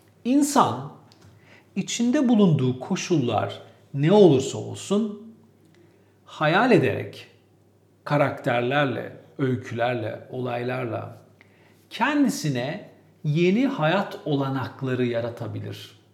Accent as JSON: {"language": "Turkish", "region": "Istanbul", "country": "Turkey", "tie": "born or raised there", "said": "Ben de Balat'la Unkapanı arasında Zeyrek tarafında doğup büyüdüm ve dolayısıyla hep böyle gidip geldiğim yer."}